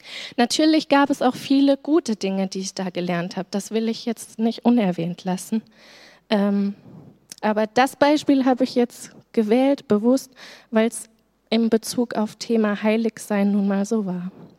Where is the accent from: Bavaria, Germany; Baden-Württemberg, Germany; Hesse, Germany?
Hesse, Germany; Fulda; Ich komme gebürtig aus Fulda und bin da mit 14 Jahren ab dem Alter von 14 Jahren regelmäßig in die Jugendgruppe von der Freien Gemeinde gegangen.